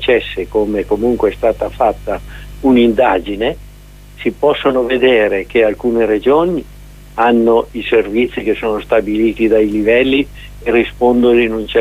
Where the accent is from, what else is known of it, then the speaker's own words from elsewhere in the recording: Lombardy, Italy; Siccome io sono della Lombardia, ovviamente conosco relativamente bene la situazione attuale